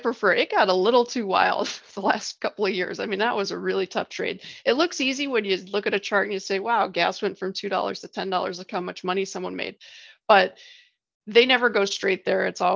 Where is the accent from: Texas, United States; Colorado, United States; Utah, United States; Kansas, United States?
Utah, United States; And I grew up in Utah around very beautiful mountains, so I know these mountains are up there.